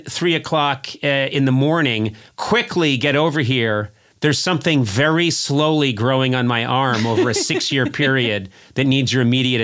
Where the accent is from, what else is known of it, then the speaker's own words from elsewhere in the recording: Brookline, Massachusetts, United States; What? You're living in my hometown?